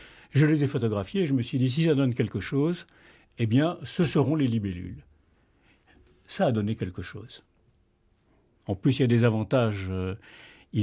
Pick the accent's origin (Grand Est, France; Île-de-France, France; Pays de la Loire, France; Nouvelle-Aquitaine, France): Île-de-France, France; Paris; born there; Je suis né à Paris, hein, mais enfin, j'ai beaucoup fréquenté mes grands-parents en Charente-Limousine.